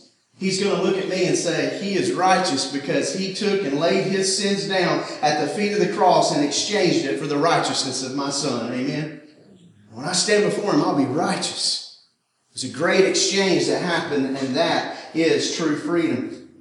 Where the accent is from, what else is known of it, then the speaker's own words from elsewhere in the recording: McCalla, Alabama, United States; I'm from McCalla, Alabama.